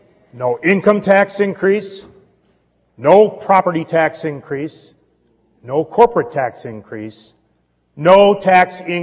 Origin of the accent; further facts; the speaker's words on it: Fond du Lac, Wisconsin, United States; Growing up in Fond du Lac, my dad was a factory worker, then a letter carrier.